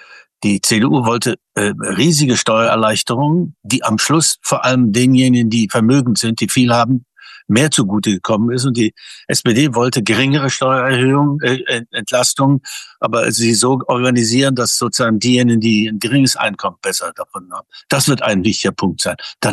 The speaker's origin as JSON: {"language": "German", "region": "East Germany", "country": "Germany", "said": "als Ostdeutscher, als einer, der volle 40 Jahre DDR erlebt hat und der seit 30, 35 Jahren sich bemüht, für die Demokratie zu kämpfen, auch in Ostdeutschland"}